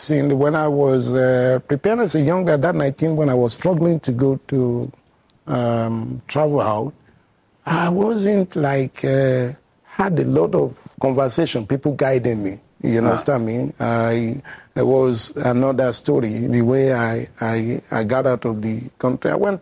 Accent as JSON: {"language": "English", "country": "Nigeria", "said": "I felt deeply as a Nigerian that I needed"}